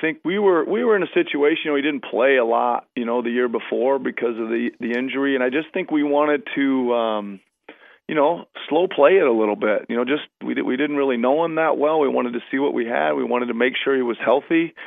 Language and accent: English; Iowa, United States; I had two jobs, one in my home state in Iowa, and one on the Mexican border down there at the Rio Grande Valley, and I loved them both.